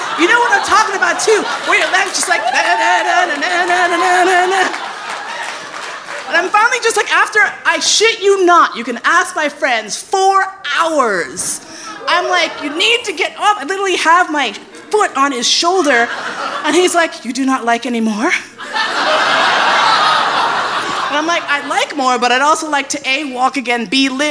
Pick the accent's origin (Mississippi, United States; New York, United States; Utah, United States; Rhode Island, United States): New York, United States; born or raised there